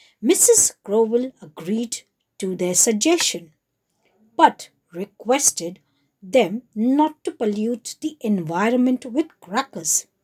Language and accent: English; India; We call ourselves as Indians, and we should be proud of being an Indian.